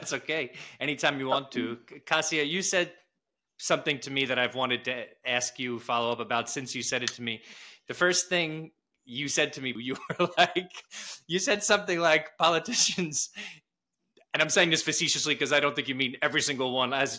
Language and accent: English; New York City, New York, United States; most people here, where I'm from New York City, I'm here in the States.